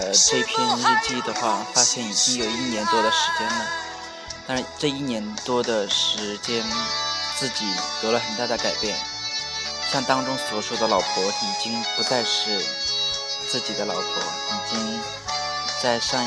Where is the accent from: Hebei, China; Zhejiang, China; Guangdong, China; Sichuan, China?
Hebei, China; Shijiazhuang; ，今天我在我的老家河北石家庄跟大家做这期节目